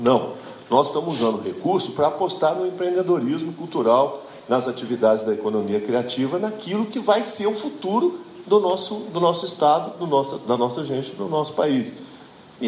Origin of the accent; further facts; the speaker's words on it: Minas Gerais, Brazil; Nós não somos padeiros, nem pedreiros, nem carpinteiros, nós somos mineiros.